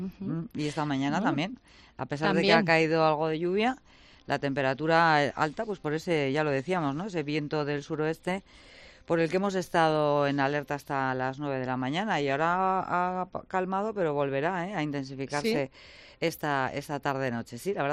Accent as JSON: {"language": "Spanish", "region": "Basque Country", "country": "Spain", "said": "¿Somos los vascos tolerantes con la inmigración?"}